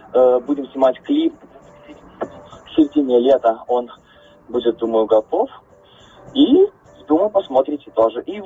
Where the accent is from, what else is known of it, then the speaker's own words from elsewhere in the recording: Mozyr, Gomel Region, Belarus; Планируем тоже в ближайших числах поехать в родной город мой Мозырь, там тоже познакомить зрителей с нашим творчеством.